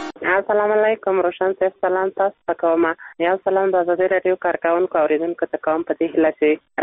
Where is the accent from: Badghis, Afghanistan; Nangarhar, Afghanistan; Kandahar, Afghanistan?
Nangarhar, Afghanistan; د ننګرهار ولایت څخه.